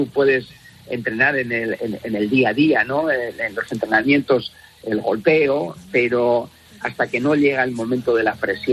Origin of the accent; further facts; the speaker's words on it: Pamplona, Navarre, Spain; es un honor como navarro como pamplonés